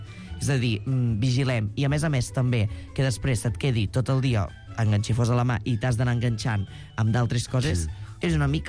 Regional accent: Solsona, Catalonia, Spain; Berto Romero és de Cardona, el poble veí de Solsona, és a dir, del meu poble

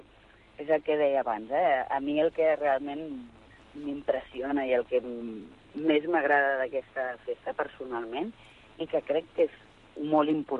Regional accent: Olesa de Montserrat, Catalonia, Spain; en el municipi d'on jo soc, a Olesa de Montserrat

